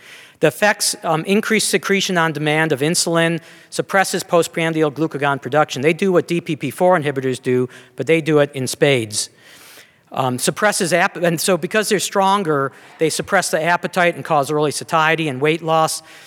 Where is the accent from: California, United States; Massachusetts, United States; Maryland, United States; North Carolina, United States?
Maryland, United States; Salisbury; I come from Salisbury, Maryland, where there's a lot of watermen catching crabs.